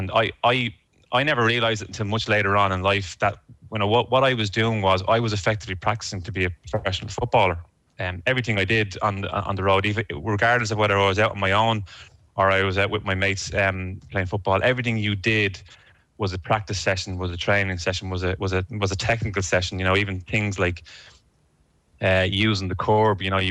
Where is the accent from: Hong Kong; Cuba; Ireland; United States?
Ireland; As Irish people, I think we were as chuffed as the Argentinians were.